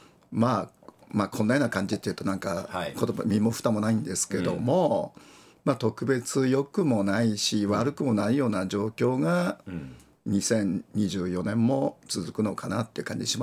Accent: Tokyo, Japan; now in Kobe, Japan; もともと東京生まれ東京育ちだったので、

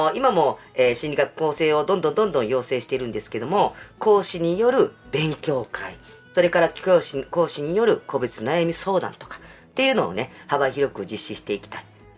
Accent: Kyoto, Japan; 私が京都出身なので、うん、京都から発信していきまして、まあ、右京区出身なので

